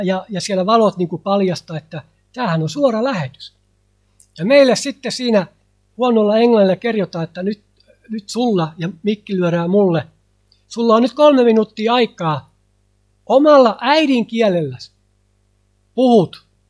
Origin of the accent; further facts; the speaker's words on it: Helsinki, Uusimaa, Finland; mä olen itse syntyisin Helsingistä. Me tullaan Suomesta.